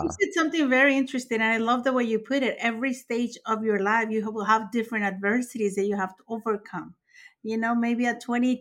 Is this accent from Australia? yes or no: no; Mexico; English is a second language; moved away as an adult; again, I'm Mexican and I came here at 18 years old.